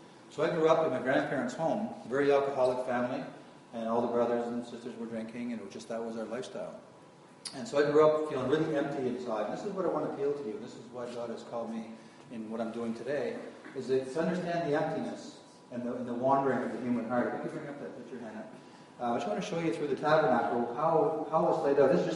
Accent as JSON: {"language": "English", "town": "Toronto", "region": "Ontario", "country": "Canada", "tie": "born or raised there", "said": "So I grew up in Toronto. 1960 I was born."}